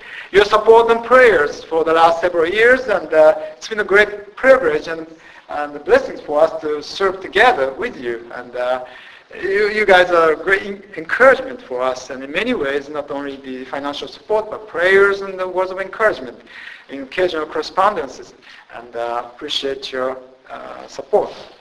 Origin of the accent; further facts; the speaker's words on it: Japan; English is a second language; I was born and raised in Japan. I'm a Japanese